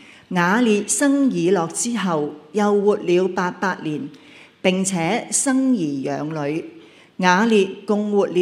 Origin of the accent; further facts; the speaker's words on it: Hong Kong; 呢一个岁数真系似乎仲比我哋香港人均寿命仲低